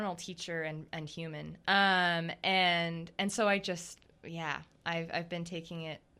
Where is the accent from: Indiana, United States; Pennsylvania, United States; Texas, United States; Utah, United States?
Texas, United States; Austin; I grew up in Austin.